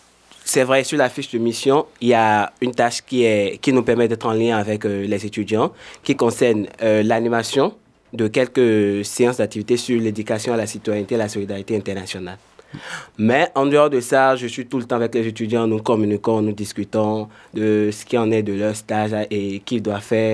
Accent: Benin; now in Florac, France; Je viens du Bénin.

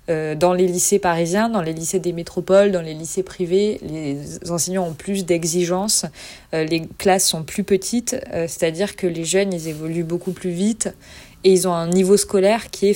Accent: Saint-Saturnin-de-Lucian, Occitanie, France; j'ai 22 ans. Je suis originaire de Saint-Saturnin-de-Lucian. Je viens d'une famille de viticulteurs.

